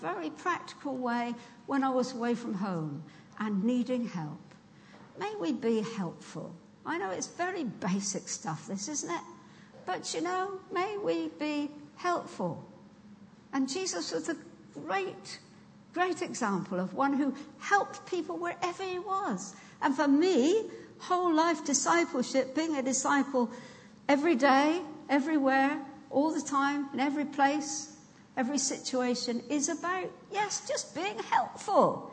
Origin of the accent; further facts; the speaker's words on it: Dorchester, South West England, United Kingdom; I was born in Dorset. Dorchester is my home, and we are twinned in Dorchester with Bayeux. And so I grew up with the Bayeux Tapestry.